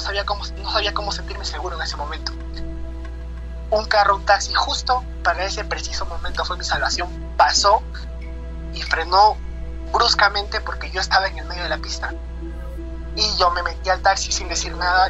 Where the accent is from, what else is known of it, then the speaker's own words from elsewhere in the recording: Huancayo, Junín, Peru; now in Lima, Peru; Yo soy de Perú, resido en Lima, pero soy de Huancayo.